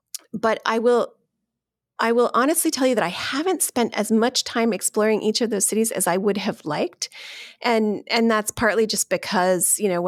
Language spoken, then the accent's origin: English; New Jersey, United States; I'm new to this controversy because I grew up in North Jersey and I grew up in this little bubble of Bergen County.